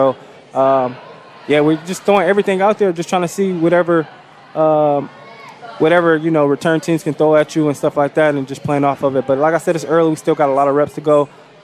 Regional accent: Detroit, Michigan, United States; now in Buffalo, United States; Just trying to get back to the community here in my hometown in Buffalo. I mean, Detroit.

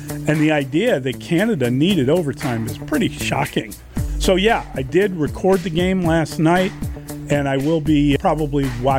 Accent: Ireland; my complexion is kind of pink as an Irishman.

